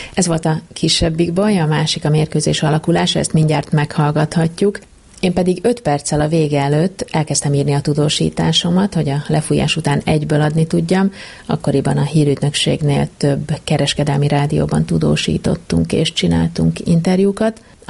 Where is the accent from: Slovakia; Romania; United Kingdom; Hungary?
Hungary; Százhalombatta, Pest; amikor szülővárosomban Százhalombattán rendezték